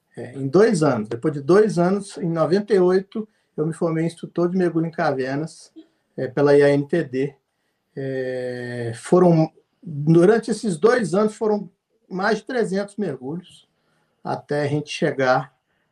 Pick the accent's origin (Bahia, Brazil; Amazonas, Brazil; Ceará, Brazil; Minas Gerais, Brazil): Minas Gerais, Brazil; now in Belo Horizonte, Brazil; Eu sou do interior de Minas, né? Mas moro em Belo Horizonte desde que eu me formei.